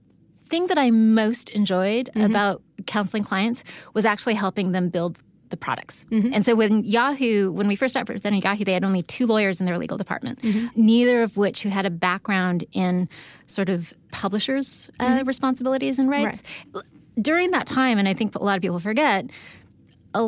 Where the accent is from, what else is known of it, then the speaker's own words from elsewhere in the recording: San Diego, California, United States; No, I'm from San Diego.